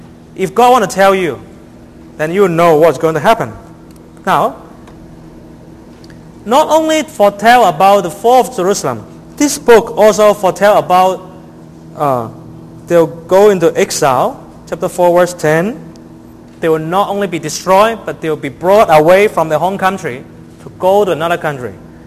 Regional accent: Canada; Because my wife is from Taiwan, I'm from Canada.

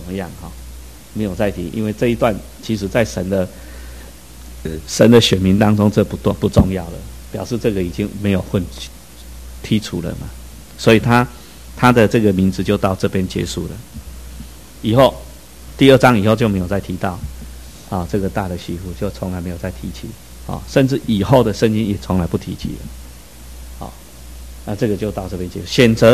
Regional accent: China; 其实我们中国人跟犹太社会有一点很像

